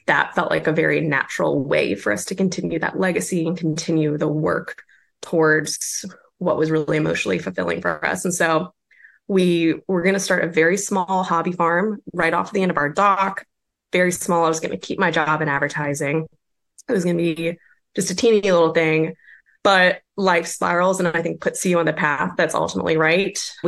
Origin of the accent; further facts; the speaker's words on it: Gloucester, Virginia, United States; I grew up here in Gloucester, Virginia, right on the water.